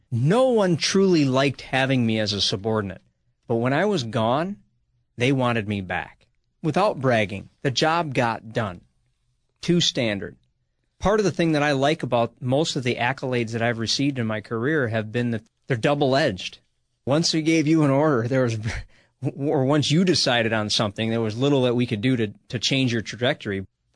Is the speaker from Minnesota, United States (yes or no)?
yes; Minnesota, United States; also born or lived in Virginia / Alabama / Missouri / Washington, D.C.; being a Minnesotan in Alabama, stationed in Alabama.